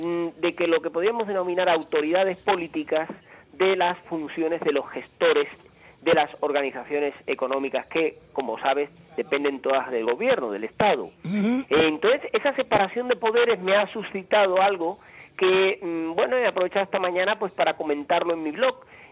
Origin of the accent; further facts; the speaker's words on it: Santiago de las Vegas, Havana, Cuba; born there; yo nací en Santiago de las Vegas y conozco perfectamente la zona de Mayabeque